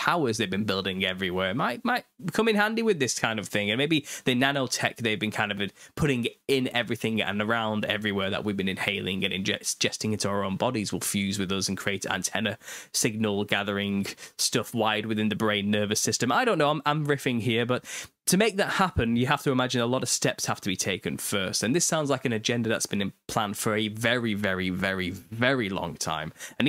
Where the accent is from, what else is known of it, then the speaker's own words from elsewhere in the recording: United Kingdom; I'm British as well.